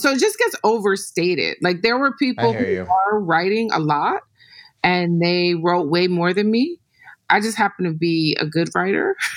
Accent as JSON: {"language": "English", "town": "Detroit", "region": "Michigan", "country": "United States", "said": "from Detroit."}